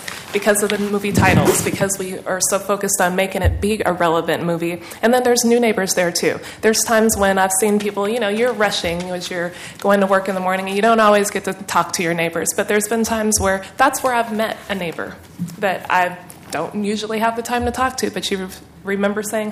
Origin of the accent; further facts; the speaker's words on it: Portland, Oregon, United States; I grew up in North Portland, Boise neighborhood, all of my life, and became involved with our neighborhood association when I moved back from undergrad from California